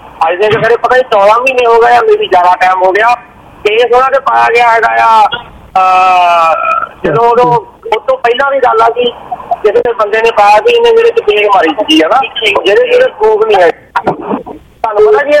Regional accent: Dasuya, Punjab, India; ਮੇਰਾ ਸ਼ਹਿਰ ਆ ਜੀ ਦਸੂਹਾ ਮਕੇਰੀ ਆ ਜੀ।

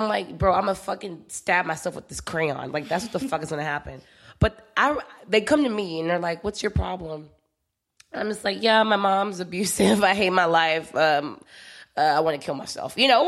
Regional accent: Houston, Texas, United States; Like, I'm from Houston. And in Houston, it's like, sure, of course, all that same shit definitely occurs in Houston.

